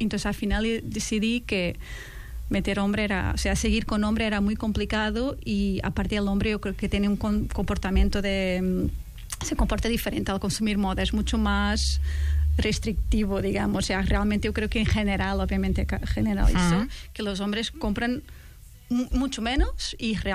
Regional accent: Portugal; Spanish is a second language; now in Spain; yo soy portuguesa, me gustaría crecer para Portugal

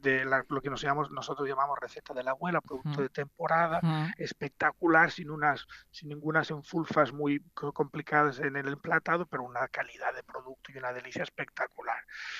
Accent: Barcelona, Catalonia, Spain; tanto Luis Roger, que es el chef socio nuestro, y yo somos de Barcelona

